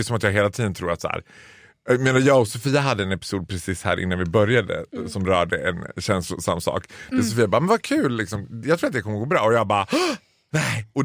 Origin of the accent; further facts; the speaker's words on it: Dalarna County, Sweden; accent: Dalarna dialect; Jag tänker att jag pratar dalmål.